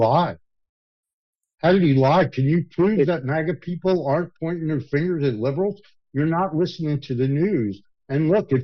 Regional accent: New Jersey, United States; But I come from North New Jersey, from the area that the mafia used to run in the Italian neighborhood.

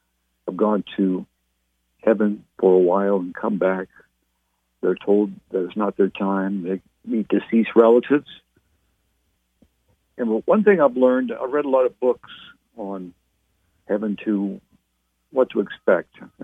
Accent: Canada; now in San Antonio, United States; I grew up in Canada, and it was snowy and cold for about 5 months of the year

